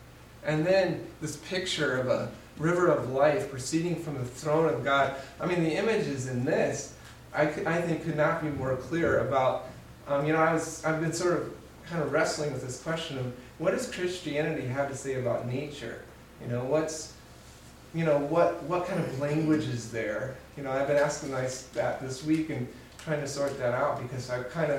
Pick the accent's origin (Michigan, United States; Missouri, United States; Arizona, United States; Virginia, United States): Missouri, United States; when I was growing up in Missouri, we go out to Colorado to a place called St. Mary's Glacier.